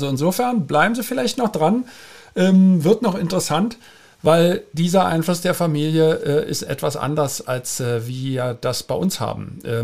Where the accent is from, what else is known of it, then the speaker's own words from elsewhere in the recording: Berlin, Germany; Ich in meinem Fall bin aus Berlin damals weggegangen. Ich habe ja an der TU Berlin studiert